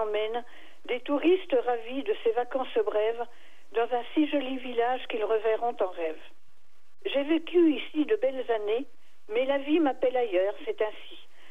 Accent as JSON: {"language": "French", "town": "Marseillan", "region": "Occitanie", "country": "France", "lives_now": "Bourges, France", "said": "j'ai quitté Marseillan, qui est à côté de Sète. Hein, bon, ben, ça, c'est de l'autre côté de l'étang. J'ai quitté Marseillan pour Bourges, où je suis encore, voilà."}